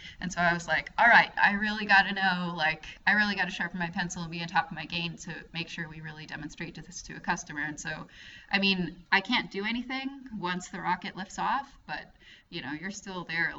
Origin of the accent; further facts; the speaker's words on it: Atlanta, Georgia, United States; I'm from Atlanta, so Waffle House is a special place in my heart.